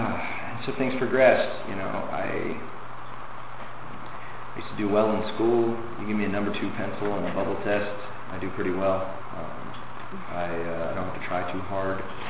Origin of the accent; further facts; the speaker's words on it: Los Angeles, California, United States; Just to let you know a little bit about who I am and where I come from, I am from West LA, and I grew up on the West Side, and I was born.